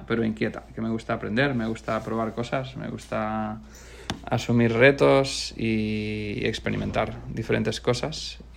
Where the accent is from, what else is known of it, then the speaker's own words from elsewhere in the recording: Balearic Islands, Spain; born there; Yo nací en Mallorca.